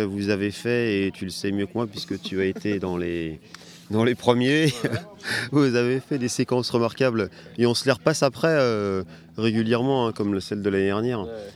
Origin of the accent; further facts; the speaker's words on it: Spain; Je suis latin, je suis espagnol.